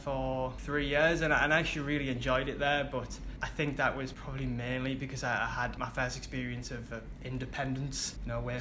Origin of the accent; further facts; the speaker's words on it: Hartlepool, North East England, United Kingdom; I am from Hartlepool, which is a town not too far from Newcastle. That's where I studied secondary school and sixth form college.